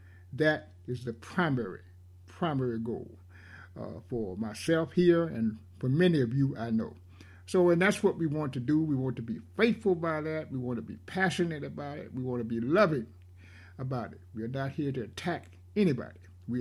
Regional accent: Raleigh, North Carolina, United States; She was born into bondage in 1858 in Raleigh, North Carolina, my hometown.

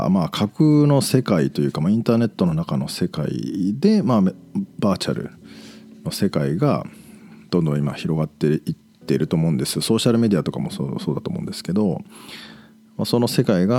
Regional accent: Toyota, Aichi, Japan; born there; まあ僕愛知県豊田市生まれなんですが、ずっと地元に残ってる友達とか

